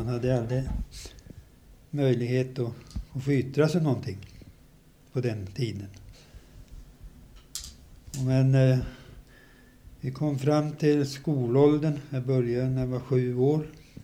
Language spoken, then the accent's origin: Swedish; Uppsala, Uppsala County, Sweden; born there; jag föddes så 1906 i Uppsala domkyrkoförsamling.